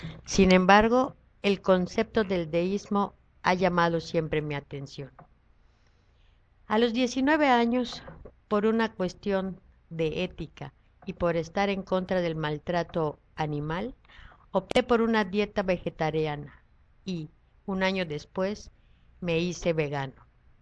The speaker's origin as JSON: {"language": "Spanish", "region": "Ica", "country": "Peru", "tie": "born or raised there", "said": "realicé la presentación del poemario oficialmente en mi ciudad natal, Ica."}